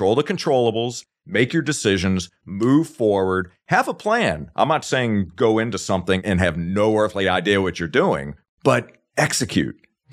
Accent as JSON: {"language": "English", "region": "Virginia", "country": "United States", "tie": "born or raised there", "lives_now": "Florida, United States", "said": "Born and raised in Virginia. That's not where I live today. I'm actually in Florida, where I'm recording this from."}